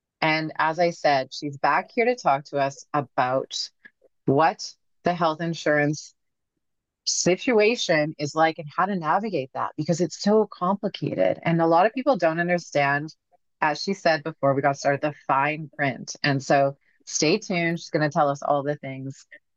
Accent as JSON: {"language": "English", "country": "Canada", "said": "I'm from Canada, I'm 40"}